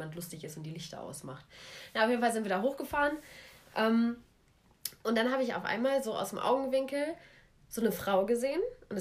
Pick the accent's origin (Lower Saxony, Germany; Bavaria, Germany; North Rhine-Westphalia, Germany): Lower Saxony, Germany; Hamelin; wir hatten da, wo ich herkomme, aus der wunderschönen Stadt Hameln, einen Berg.